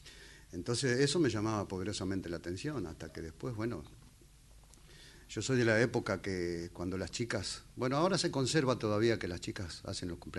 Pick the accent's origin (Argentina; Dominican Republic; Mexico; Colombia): Argentina; Buenos Aires; born there; yo nací en Capital Federal, en el pueblo de San José de Flores, pero los fines de semana era el campo.